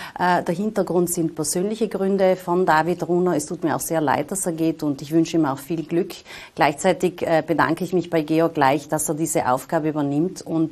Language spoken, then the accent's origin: German; Tyrol, Austria; Und ich komme ja aus Tirol und deswegen kann ich sagen, es ist ja ein Stück weit auch eine Rückkehr in die Heimat.